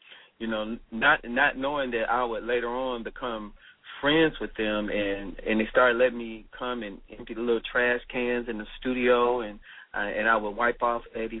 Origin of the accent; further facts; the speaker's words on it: Cleveland, Ohio, United States; I'm from Cleveland, Ohio. I was born in Cleveland, Ohio. And, you know, I was the, you know, child, a middle child of three.